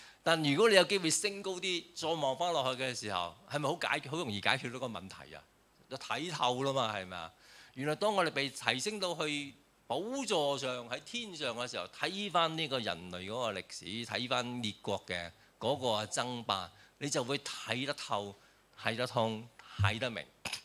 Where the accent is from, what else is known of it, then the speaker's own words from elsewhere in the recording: China; 我哋中國人一定要去相信呢一樣嘢。